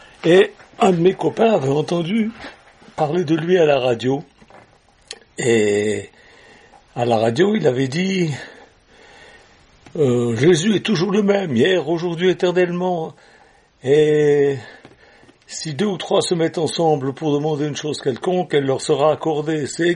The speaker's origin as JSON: {"language": "French", "country": "Switzerland", "said": "je suis suisse, je suis concerné, j'avais 18 ans."}